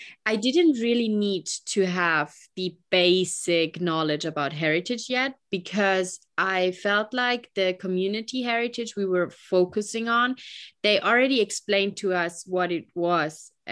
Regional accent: Germany; English is a second language; because I'm from Germany, and I think for everyone that is coming to Germany, it makes sense to stay in Germany. But as a German, I only have the German perspective

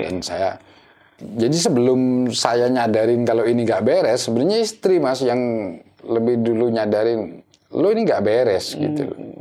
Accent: Bondowoso, East Java, Indonesia; saya kan asli dari Bondoso gitu, jadi masa kecil di situ

